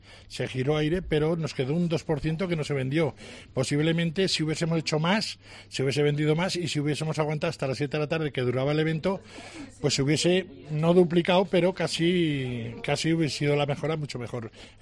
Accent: Teruel, Aragon, Spain; Yo soy de toda la vida de Teruel

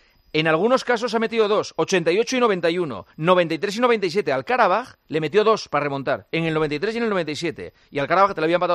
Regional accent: Asturias, Spain; Somos asturianos todos.

